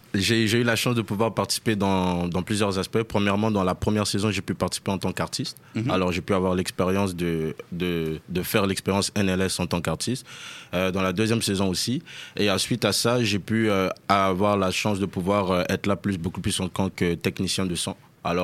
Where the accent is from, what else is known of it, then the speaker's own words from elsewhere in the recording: Montreal, Quebec, Canada; je viens de Montréal et aussi de Québec. Alors, on peut dire les deux.